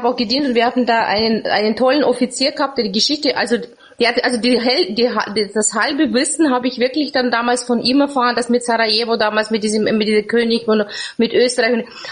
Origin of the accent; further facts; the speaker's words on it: Kazakhstan; now in Germany; Ich komme ursprünglich aus Kasachstan, also ich bin Russlandsdeutsche, sage ich jetzt mal. Aha. Und bin aber seit fast 35 Jahren in Deutschland.